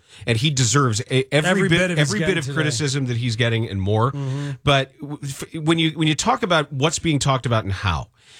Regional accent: Deerfield, Illinois, United States; took me actually living in the city of Chicago, not growing up in Deerfield, not going away to a private school for college.

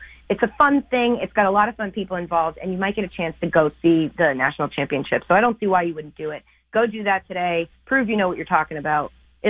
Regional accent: Northeast, United States; because I was raised in the Northeast.

